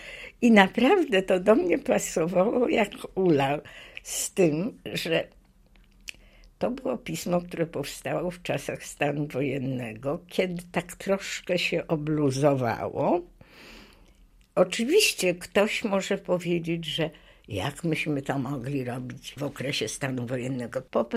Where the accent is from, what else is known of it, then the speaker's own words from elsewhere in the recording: Warsaw, Masovian Voivodeship, Poland; also born or lived in Łódź; Więc ja się urodziłam w Łodzi i oczywiście jak tylko rodzice mogli tutaj dostać mieszkanie, to zamieszkałam z rodzicami w Warszawie. W każdym razie przed wojną już byłam dzieckiem Warszawy.